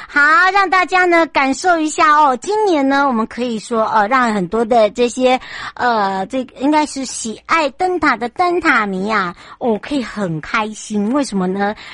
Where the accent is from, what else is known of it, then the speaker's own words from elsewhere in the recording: Taiwan; 我们台湾人真的很会保养